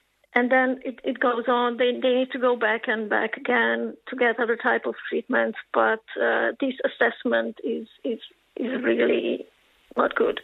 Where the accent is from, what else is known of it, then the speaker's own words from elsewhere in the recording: Hungary; English is a second language; now in Ireland; So I'm originally from Hungary